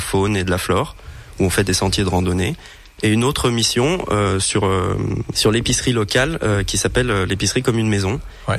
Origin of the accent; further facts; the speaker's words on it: Auvergne-Rhône-Alpes, France; Non, moi je viens de l'Ain, juste à côté de la Savoie